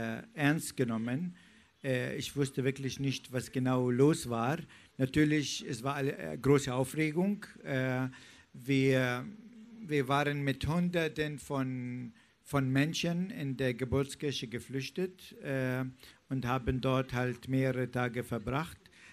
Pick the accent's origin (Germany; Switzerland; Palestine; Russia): Palestine; Bethlehem, West Bank; Richtig, damals war Bethlehem Teil von Jordanien.